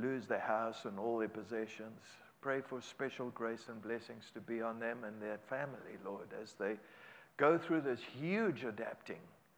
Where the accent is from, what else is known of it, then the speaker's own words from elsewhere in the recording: South Africa; accent: South African; also born or lived in Chile; now in Boone, United States; So my accent is not local. That's from South Africa. That's where we're originally from. And so 34 years of speaking Spanish does not help the English accent to become Americanese.